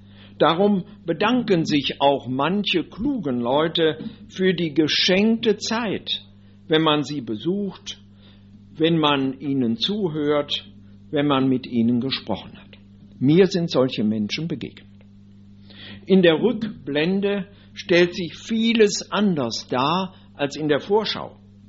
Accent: Solingen, North Rhine-Westphalia, Germany; Die Stätte meiner Kindheit in Solingen, die kann ich noch aufsuchen, aber ich kann niemals mehr Kind werden.

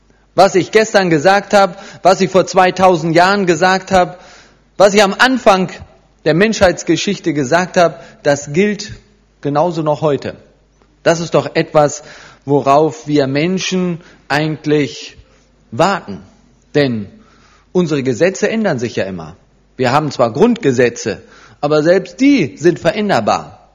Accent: Germany; Ich bin in Deutschland groß geworden, wie die meisten von Ihnen vielleicht.

